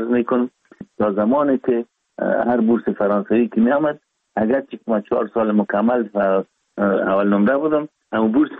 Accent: Kabul, Afghanistan; born there; ما 4 دلو 1316 در نوابات دی افغانان کابل تولد شدیم

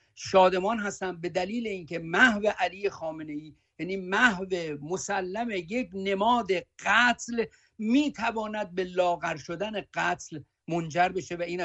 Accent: Tehran, Tehran Province, Iran; من در منطقه سرای اکبرآباد در جنوب غربی تهران بزرگ شدم، بزرگ شده اونجا هم هستم.

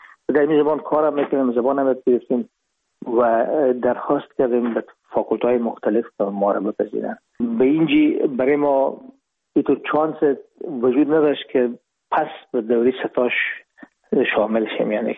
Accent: Herat, Afghanistan; moved away as an adult; now in Hamburg, Germany; رفتیم از کابل به هرات و پیش که فاکولته رو پایان برسانیم یا دیپلمی بگیریم از هرات از طریق زمینی داخل مرز ایران شدیم، از مرز ایران گذشتیم و داخل پاکستان و از پاکستان و قاچاقی آمدیم با آلمان. میشد سال 1369 که ما به هامبورگ رسیدیم

